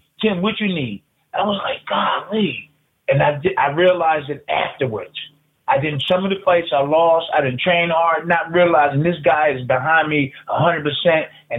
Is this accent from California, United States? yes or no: no; Philadelphia, Pennsylvania, United States; I came from Philadelphia. I wanted all my people to be everybody.